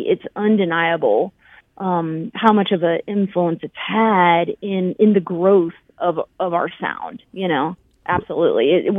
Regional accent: North Carolina, United States; moved away as an adult; now in West Coast, United States; for myself, like I'm from North Carolina, which, in the States, you know, that's the South.

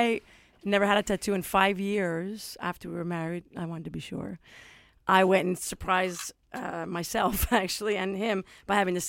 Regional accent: Quebec, Canada; We're from Quebec, and that works

